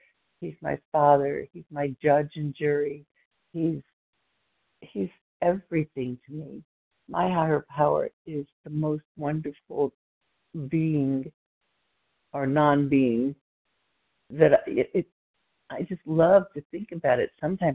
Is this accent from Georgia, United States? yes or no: no; Plano, Texas, United States; I'm from Plano, Texas, just outside Dallas.